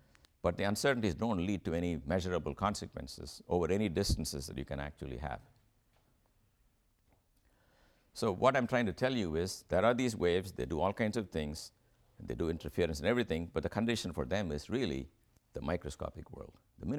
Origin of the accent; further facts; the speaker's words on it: Cheshire, Connecticut, United States; This is my hometown, it's Cheshire, this is Yale, and this is the infamous Route 10.